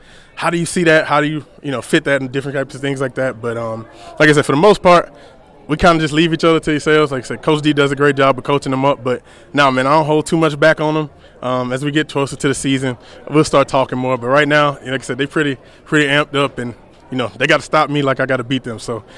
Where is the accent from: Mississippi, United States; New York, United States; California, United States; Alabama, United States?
Alabama, United States; I'm from Alabama, so I'm an SEC fan.